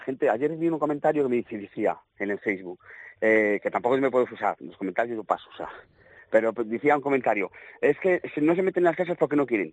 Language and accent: Spanish; Zamora, Castile and León, Spain; yo tengo 31 años, he nacido en Zamora, me he criado en Zamora y soy zamorano hasta en medula